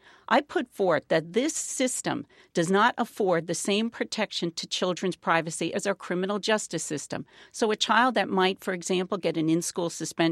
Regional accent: United States; Oh, my goodness, Jeremy, I'm an American, for crying out loud.

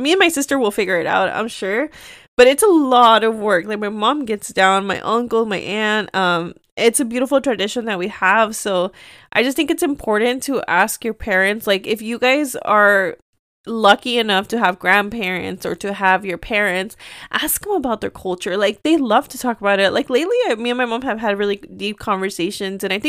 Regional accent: United States; I am from two worlds. I am Mexican American and I'm very proud of who I am and how lucky I am to have two cultures.

